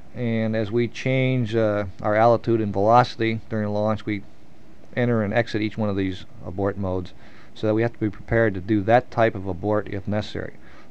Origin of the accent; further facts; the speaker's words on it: Chicago, Illinois, United States; born there; now in Michigan, United States; No, I was born in Chicago, but my parents live in Michigan now, and we moved there in 1942 and have lived in Michigan since 1942.